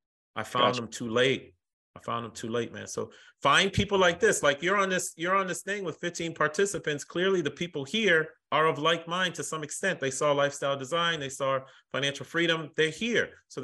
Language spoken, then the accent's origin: English; Haiti; because my family is an immigrant family. We're from Haiti.